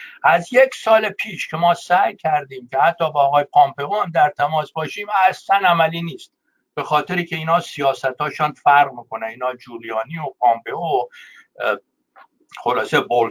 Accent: Iran; now in United States; بنده به عنوان یک ایرانی آمریکایی

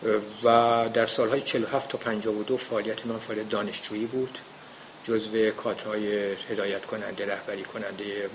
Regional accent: Tehran, Tehran Province, Iran; born there; من سال 1930 در جنوب شرق تهران در خیابان ری متولد شدم و از سال 1947 وارد دانشکده فنی تهران شدم

